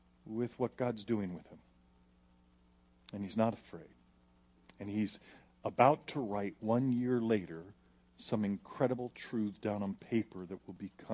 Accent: Arizona, United States; It's Arizona. It's Arizona. We're from Arizona. It's like we're cursed.

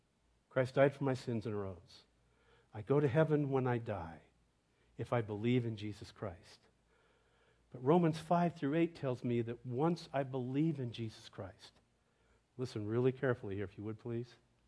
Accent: Ireland; And I said, "No, I'm Irish."

